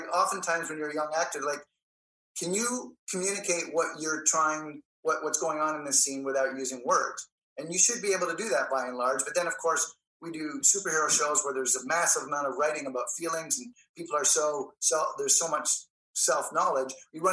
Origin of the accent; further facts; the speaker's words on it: Canada; I'm Canadian. I got cast out of Canada.